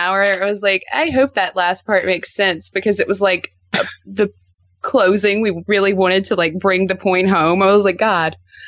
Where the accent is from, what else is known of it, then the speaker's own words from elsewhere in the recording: Louisiana, United States; It's we're both from Louisiana originally.